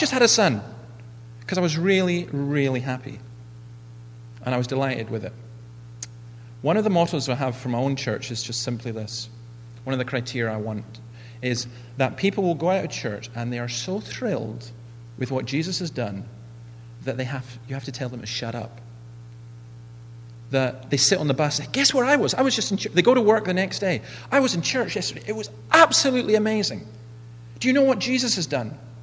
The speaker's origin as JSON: {"language": "English", "region": "Scotland", "country": "United Kingdom", "tie": "born or raised there", "said": "We had a girl who became a Christian when I grew up in the Highlands."}